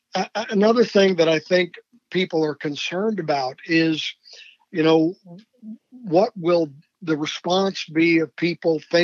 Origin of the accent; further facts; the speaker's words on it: United States; everything that is important to us as believers, as conservative American citizens, is really in jeopardy